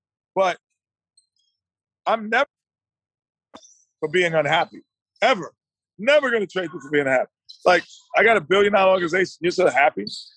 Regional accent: New York, United States; I you know, being a New Yorker, you know, I always root subliminally for them

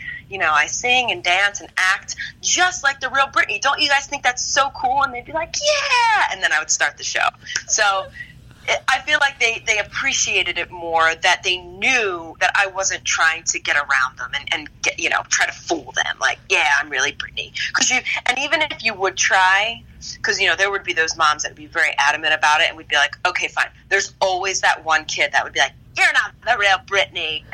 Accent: Philadelphia, Pennsylvania, United States; I grew up in Philadelphia. So basically the tri-state area was where I would do gigs.

